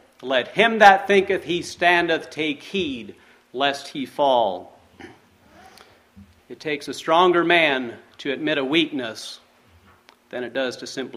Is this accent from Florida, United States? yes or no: no; Ohio, United States; I grew up in Ohio, and I frequently enjoyed taking walks out into the woods to observe nature, especially bird watching.